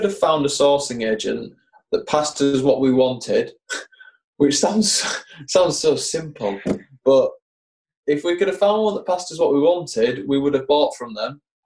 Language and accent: English; Scarborough, Yorkshire and the Humber, United Kingdom; moved away as an adult; So I was born in Scarborough. Lived in Scarborough. I was born in a little area of Scarborough called Osgoby, and moved to somewhere called Caton when I was about 10, maybe. Which is nice little areas, Caton. I moved from Scarborough when I was 18, so spent a lot of time in Scarborough.